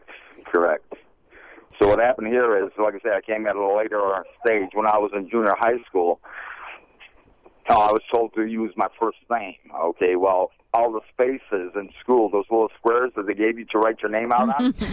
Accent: Lesser Poland, Poland; I came from overseas. I came from the Tatra Mountains.

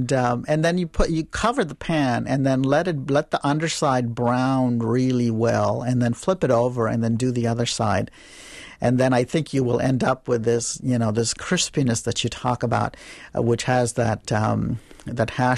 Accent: Mumbai, Maharashtra, India; I was born and raised in Mumbai, which is used to be called Bombay, and it's on the west coast of India, and so cosmopolitan city

